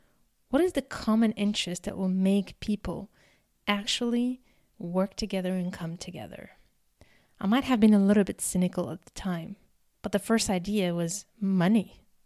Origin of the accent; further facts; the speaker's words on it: Algeria; also born or lived in Serbia; I came from Algeria, a country that was going through severe crisis with the terrorism, I was told that I came from a country of barbarians. This was a time when I had just moved from Serbia. I lived in what used to be Yugoslavia